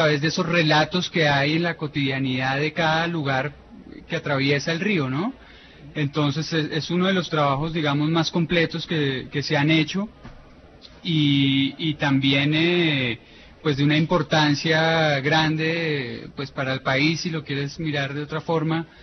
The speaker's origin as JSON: {"language": "Spanish", "region": "Bogotá", "country": "Colombia", "said": "Yo siendo bogotano, todos los días me sorprendo con algunas cosas."}